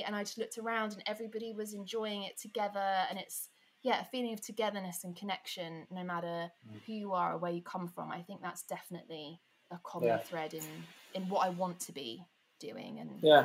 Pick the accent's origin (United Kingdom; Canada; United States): United Kingdom; And I think as British people, we now have a better understanding